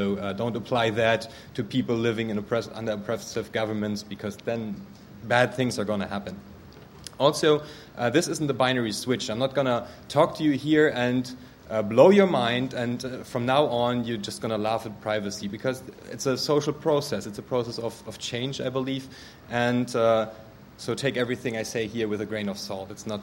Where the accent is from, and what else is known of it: Germany; English is a second language